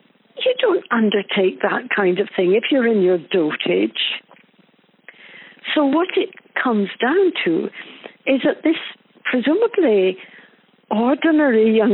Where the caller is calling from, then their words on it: Italy; Well, as you know, I'm calling from Italy, and as you also know, I'm sure, we're on lockdown.